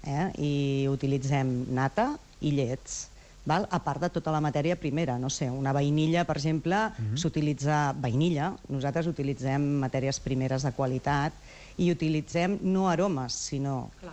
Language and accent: Catalan; Xixona, Valencian Community, Spain; now in Badalona, Spain; aquí a Badalona, els meus pares. Vam venir de Xixona, doncs farà ja uns 40, quasi bé 50 anys, que estem aquí.